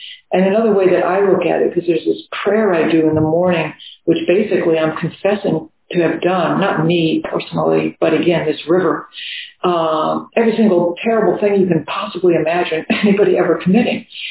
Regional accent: New Orleans, Louisiana, United States; I'm from New Orleans, so my mind is a lot in New Orleans right now.

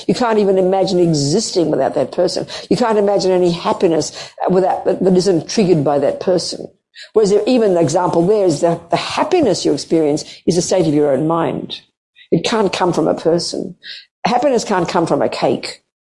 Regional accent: Australia; Excuse me, being Australian here.

